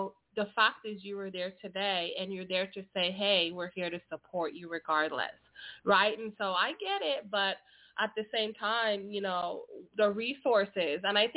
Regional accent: Belize; now in United States; And I think that, you know, I think even though I'm from Belize, I know that even being in the United States

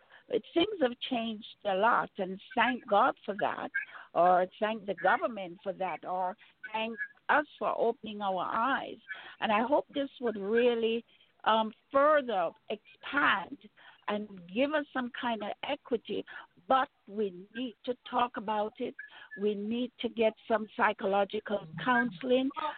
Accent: Jamaica; I know I grew up in Jamaica, if you're from certain neighborhood, if you are, this classism is very much there

